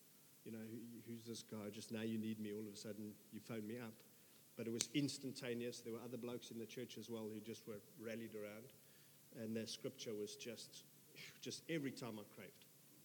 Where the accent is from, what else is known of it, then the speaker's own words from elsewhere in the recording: South Africa; I'm the South African bloke.